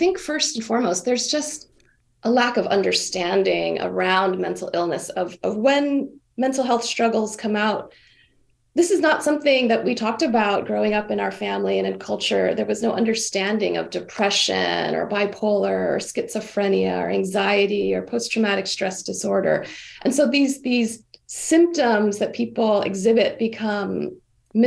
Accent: Hawaii, United States; all of my personal experiences growing up in Hawaii in a Vietnamese-American refugee family.

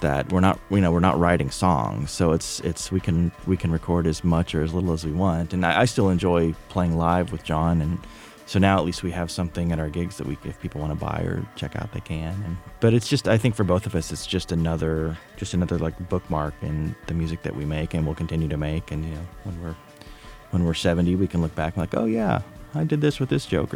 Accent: Kentucky, United States; I mean, I'm from Kentucky originally, so I try to get my roots in when I can.

